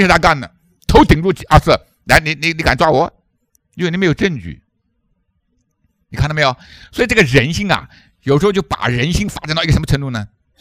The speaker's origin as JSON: {"language": "Chinese", "country": "China", "said": "我们中国人就很容易势利，当然国外也如此"}